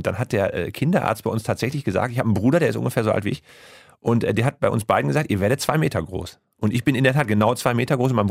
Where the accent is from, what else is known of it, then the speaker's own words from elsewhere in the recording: Haltern, North Rhine-Westphalia, Germany; now in London, United Kingdom; Ich komme aus Haltern, das liegt so 20 Minuten von Schalke entfernt.